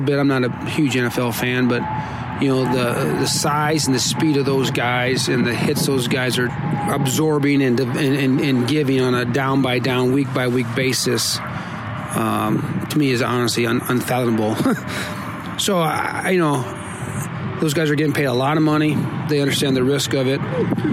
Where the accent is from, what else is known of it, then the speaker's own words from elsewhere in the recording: Mallard, Iowa, United States; Growing up in Mallard, Iowa, 30 years ago